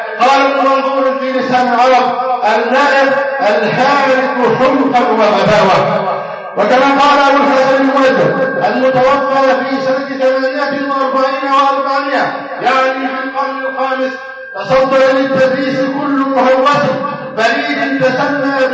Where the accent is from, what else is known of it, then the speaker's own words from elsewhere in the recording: Egypt; بلدنا مصر